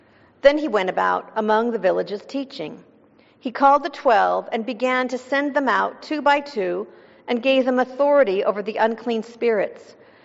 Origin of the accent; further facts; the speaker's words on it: Ireland; But growing up in Ireland, where even what we witnessed firsthand